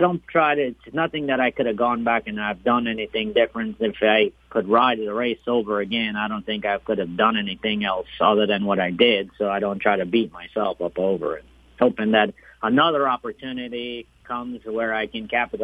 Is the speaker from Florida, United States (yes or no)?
yes; Miami, Florida, United States; No. I've never rode. I grew up in Miami, and I learned to ride in Florida.